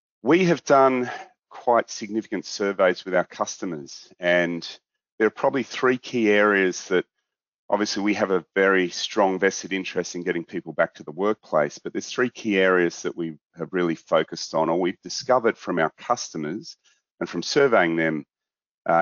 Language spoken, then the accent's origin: English; Australia; You're probably wondering why I'm here from Australia talking to you. Well, we are Australia's largest commercial office landlord